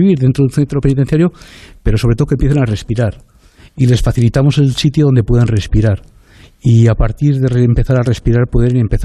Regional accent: Falces, Navarre, Spain; yo también soy de fuera, yo soy navarro, yo soy de Falces

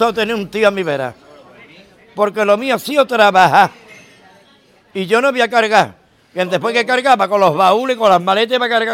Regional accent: Jerez de la Frontera, Andalusia, Spain; Le dije yo, digo, soy de Jerez, ¿no? Sí, de Jerez.

